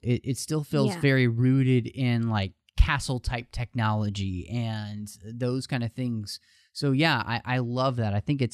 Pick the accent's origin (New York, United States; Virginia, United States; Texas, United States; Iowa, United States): Texas, United States; And the other thing to me, and I am originally from Texas